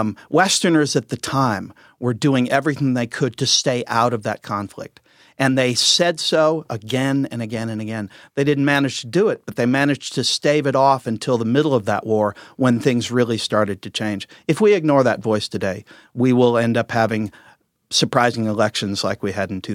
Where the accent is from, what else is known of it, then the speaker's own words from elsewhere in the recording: Midwest, United States; Being a Midwesterner is kind of saying, I'm not of any of you because we're more practical and we're less didactic.